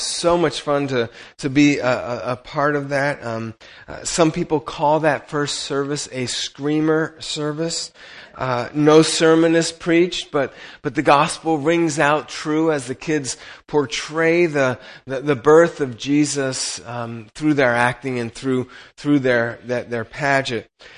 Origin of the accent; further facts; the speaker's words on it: Rome, Lazio, Italy; when I was that age, I was growing up in Rome and Italy, and I was swimming a lot.